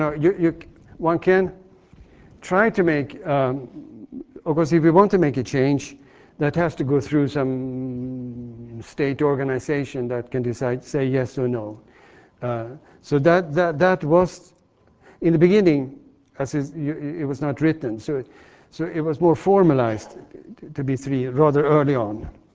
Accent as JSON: {"language": "English", "town": "Gothenburg", "region": "Västra Götaland", "country": "Sweden", "tie": "born or raised there", "said": "he was doing that in my hometown of Gothenburg."}